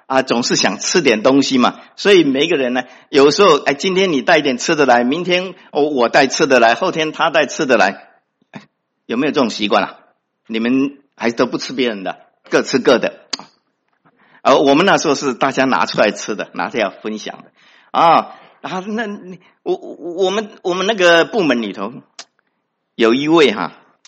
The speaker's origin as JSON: {"language": "Chinese", "country": "Taiwan", "tie": "born or raised there", "moved": "yes", "said": "我记得我是从台湾啊过来的哈，所以我在台湾的时候，年轻的时候"}